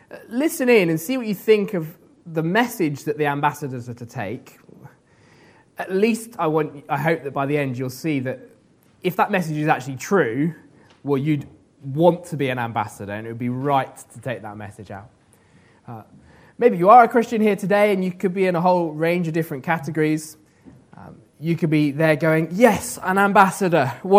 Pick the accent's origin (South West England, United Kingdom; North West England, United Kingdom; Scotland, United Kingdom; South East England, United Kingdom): South West England, United Kingdom; I grew up in Wiltshire, I should say, and driving around Wiltshire